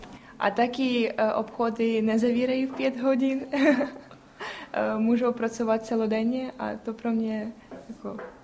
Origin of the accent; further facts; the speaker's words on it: Ukraine; Czech is a second language; z Ukrajiny studuji češtinu